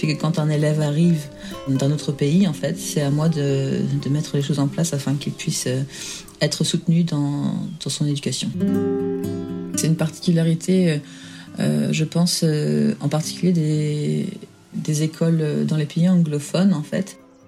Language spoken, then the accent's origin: French; France; now in England, United Kingdom; Je suis française. J'ai encore peut-être un mal à me justifier en disant « Oui, je suis française », comme vous l'entendez sûrement à cause de mon accent.